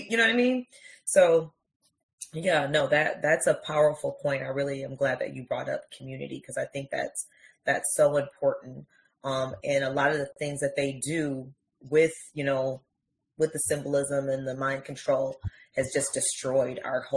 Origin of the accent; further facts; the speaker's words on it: Wisconsin, United States; I'm originally from the Midwest. I'm originally from Wisconsin. I live in Georgia now, but word is bond.